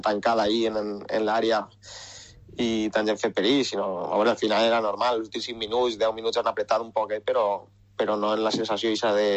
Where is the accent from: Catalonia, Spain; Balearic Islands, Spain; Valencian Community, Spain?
Valencian Community, Spain; Villarreal; Ah, és d'ací de Villarreal